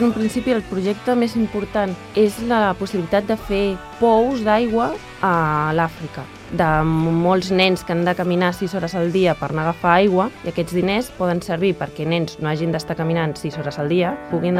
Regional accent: Esplugues de Llobregat, Catalonia, Spain; tinc 34 anys, vinc d'Esplugues de Llobregat

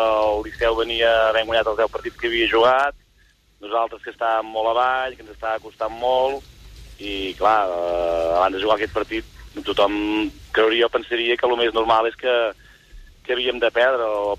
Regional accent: Igualada, Catalonia, Spain; jo soc d'Igualada... Abans sí que... Jo fa 8 anys sí soc a Taradell

